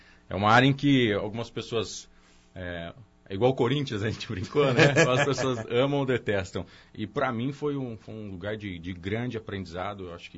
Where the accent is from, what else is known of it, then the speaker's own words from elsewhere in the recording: Campinas, São Paulo, Brazil; Eu sou nascido e criado aqui em Campinas. Então, é minha cidade natal e a cidade que eu vivi durante 5 anos e meio entre Cosmópolis, aqui pertinho também.